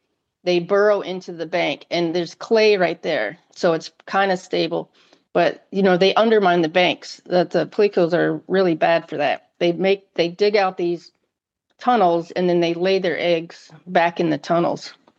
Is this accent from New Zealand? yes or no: no; Sarasota, Florida, United States; Well, like I said, I was born in 59 in Sarasota. I'm a Florida native.